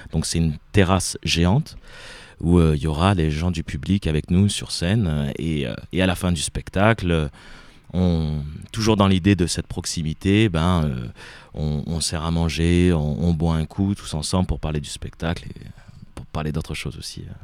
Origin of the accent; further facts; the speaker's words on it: south of France, France; je suis issu du sud de la France. Et donc, j'ai toujours connu les étés là-bas.